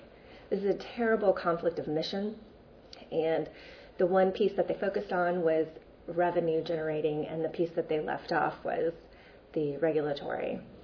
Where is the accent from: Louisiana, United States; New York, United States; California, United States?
Louisiana, United States; give you a little bit of background about my home state of Louisiana. I'm from North Louisiana.